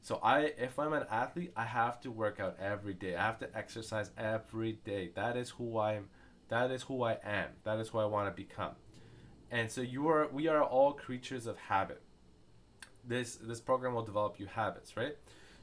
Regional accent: Canada; I am Canadian

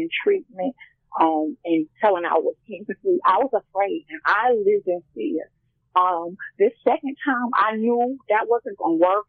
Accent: Bronx, New York, United States; now in South Carolina, United States; like you said, I'm originally from the Bronx. I stay in South Carolina

